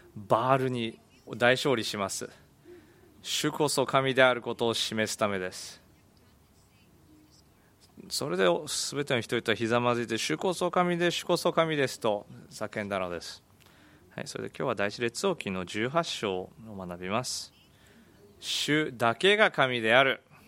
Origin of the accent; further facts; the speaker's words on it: China; Japanese is a second language; 私たち中国人も、もういろんな神々を拝みますね。